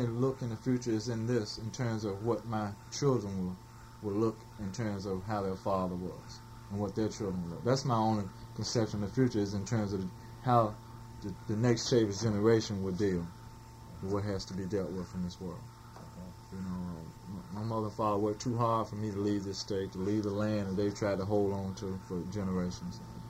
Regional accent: the South, United States; Being a Southerner, I think this is traditional.

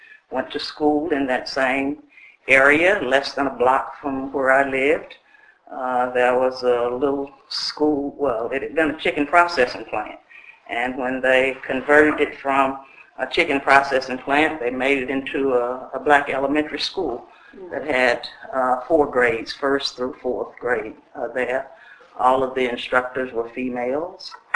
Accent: McComb, Mississippi, United States; also born or lived in New Orleans; So I grew up in Macomb, Mississippi, so that's what I consider as home.

